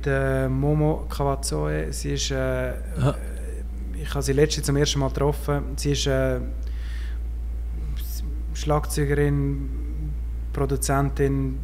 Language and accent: German; Switzerland; accent: close to Zurich German; Ich finde aber, ich habe nicht so einen guten Dialekt für das. Mein Dialekt ist sehr nahe, so am Zürichdeutsch.